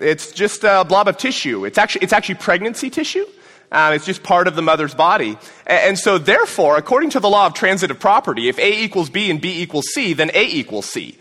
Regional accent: Whittier, California, United States; And I grew up in Whittier, California. I was homeschooled through eighth grade. I went to Whittier High School.

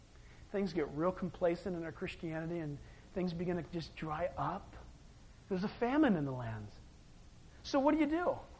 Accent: San Diego, California, United States; I was born and raised in San Diego

